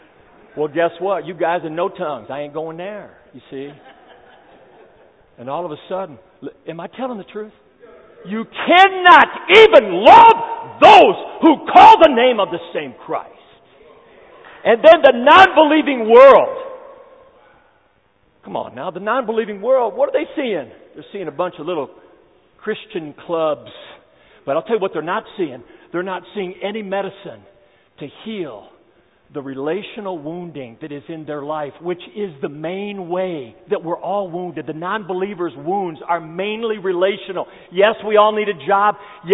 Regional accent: United States; I'm an American white guy

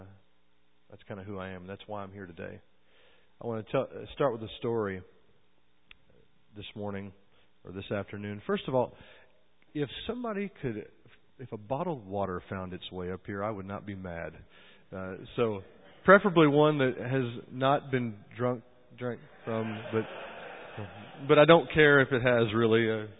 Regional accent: Gunter, Texas, United States; I am from Texas, outside of Gunner, Texas, between Gunner and Sherman.

